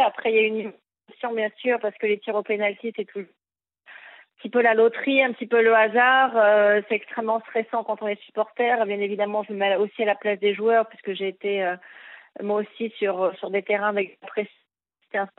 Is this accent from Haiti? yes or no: no; France; en tant que française